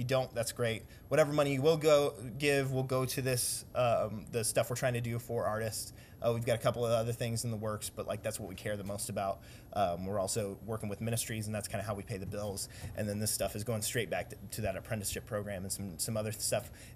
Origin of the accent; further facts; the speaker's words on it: Decatur, United States; And I grew up in Decatur.